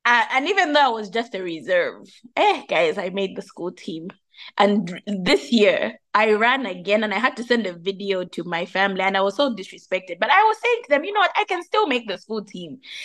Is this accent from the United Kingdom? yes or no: no; Mufulira, Copperbelt, Zambia; also born or lived in Kalulushi; I grew up in Mufulira and Kalulushi.